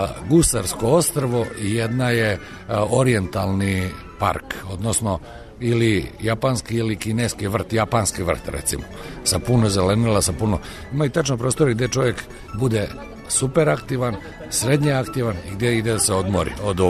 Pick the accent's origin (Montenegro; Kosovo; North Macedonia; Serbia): Serbia; Mačva District; Ali ja sam rodom iz bogate Mačve i kod mene i kad pričam, ovo mora da bude sve bogato.